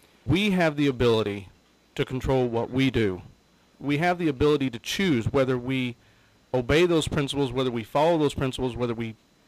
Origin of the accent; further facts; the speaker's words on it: United States; I'm an American Heinz 57. I have blood from English, French, Cherokee. I'm as American as they can be